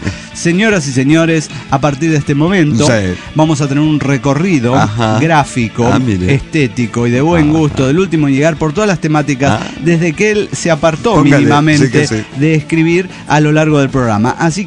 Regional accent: Morelia, Michoacán, Mexico; de Morelia, Michoacán, México.

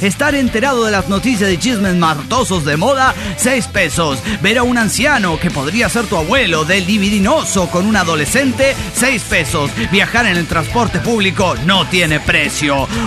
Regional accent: Managua, Nicaragua; de Managua, Nicaragua.

